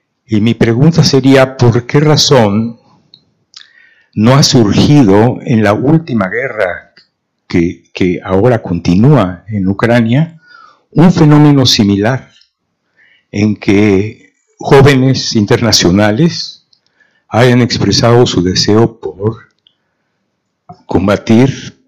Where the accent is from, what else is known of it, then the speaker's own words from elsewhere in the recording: Mexico; Estamos en España de casualidad, pero la historia me toca personalmente en múltiples dimensiones. Vengo de México.